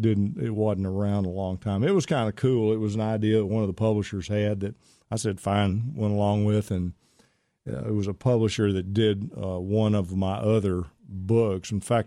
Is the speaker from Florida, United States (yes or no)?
no; Pittsburg, Texas, United States; Here's Mary in Kilgore, Texas, not too far from where I grew up in Pittsburgh, Mary.